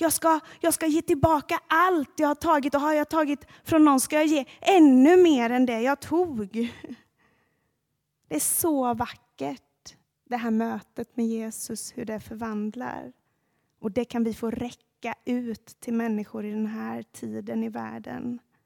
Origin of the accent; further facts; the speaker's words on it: Sweden; Och vi är ju svenskar så vi är tysta.